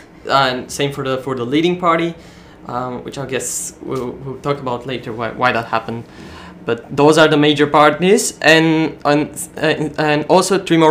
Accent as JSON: {"language": "English", "country": "Bulgaria", "second_language": "English", "said": "I'm from Bulgaria, and I'm 17 years old."}